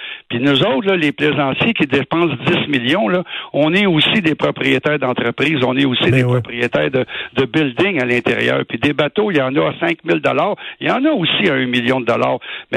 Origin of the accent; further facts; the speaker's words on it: Montreal, Quebec, Canada; On est des Montréalais.